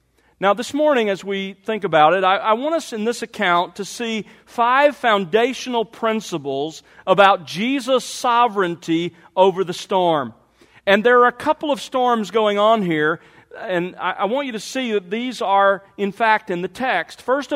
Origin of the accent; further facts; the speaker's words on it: Mobile, Alabama, United States; also born or lived in Los Angeles; now in Dallas, United States; I have survived growing up in Mobile and now living in Dallas.